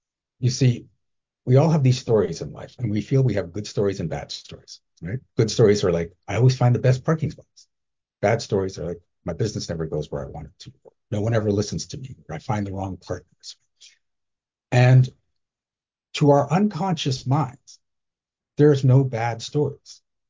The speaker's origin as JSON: {"language": "English", "country": "Canada", "said": "I'm from Canada. Canadians don't need a visa."}